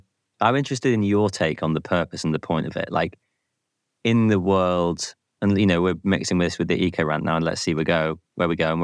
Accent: United Kingdom; But as a Brit, that just like sums America up for me.

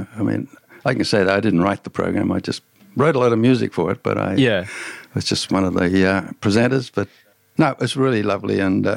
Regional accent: Tamworth, New South Wales, Australia; moved away; I grew up in Tamworth, but it's Tamworth 20 times bigger now. When I was a kid, it's still dirt roads.

